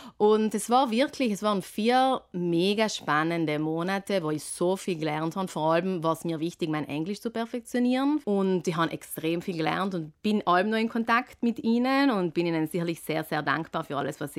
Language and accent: German; Trentino-Alto Adige, Italy; wo man vielleicht als Südtiroler, wenn man den jeden Tag sieht, ist man sich dessen nicht mehr so bewusst.